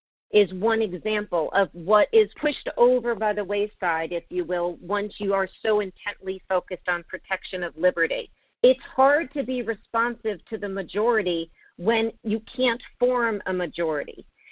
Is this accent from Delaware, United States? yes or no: no; Connecticut, United States; born there; I was born in Connecticut, and Connecticut was where we all experienced Sandy Hook Elementary School.